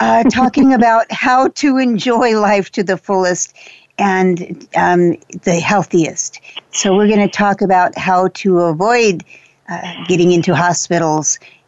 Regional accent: Texas, United States; I'm a Texan, you know, we don't want to do that.

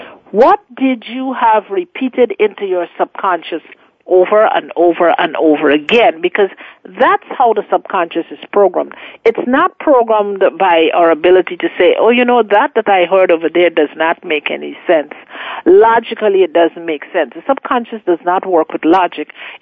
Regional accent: Guyana; I was 16 years of age. I am from Guyana in South America.

